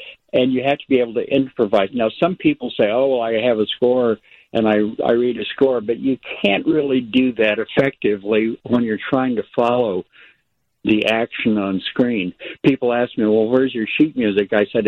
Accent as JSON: {"language": "English", "town": "Tulsa", "region": "Oklahoma", "country": "United States", "tie": "born or raised there", "said": "Well, I grew up in Tulsa, Oklahoma, and graduated from TU."}